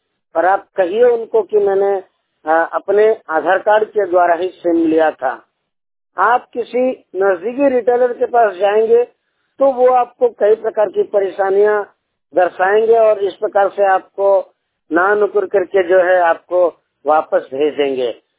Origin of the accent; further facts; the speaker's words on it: Jharkhand, India; मैं झारखंड से हूँ।